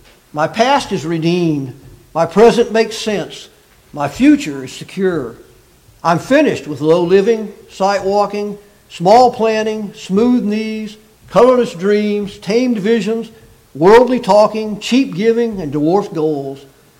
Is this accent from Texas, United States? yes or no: yes; Texas, United States; I hadn't even been there, actually, growing up in Texas